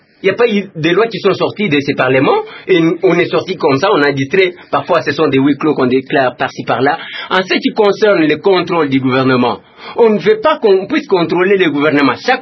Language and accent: French; DR Congo; Nous tous, nous sommes Congolais, nous vivons dans ces pays.